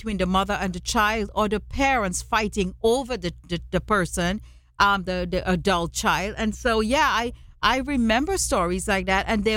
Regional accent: Trinidad & Tobago; And I saw that as a child growing up in Trinidad and Tobago.

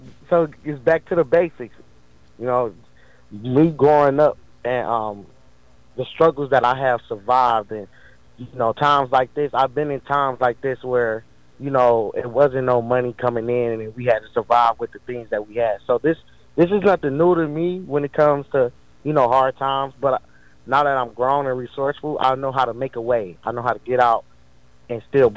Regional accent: Detroit, Michigan, United States; I'm born and raised in Detroit.

